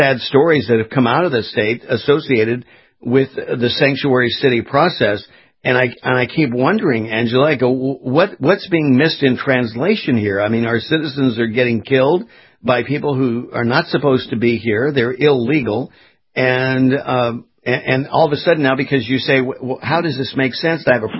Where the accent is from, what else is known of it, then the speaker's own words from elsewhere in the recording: California, United States; now in Florida, United States; I mean, I was born and raised in California. I'm based now in Florida.